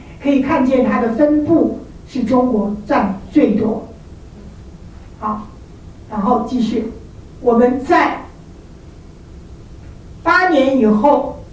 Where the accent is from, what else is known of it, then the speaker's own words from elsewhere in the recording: Taiwan; 没有，只有我一个，还有后面的幺姐妹，我是台湾长大啊。